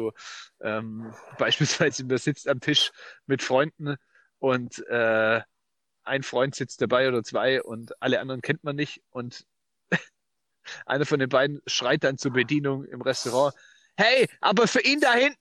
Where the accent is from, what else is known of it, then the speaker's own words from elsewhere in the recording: Baden-Württemberg, Germany; also ich bin ja Schwabe, falls ihr es noch nicht gehört habt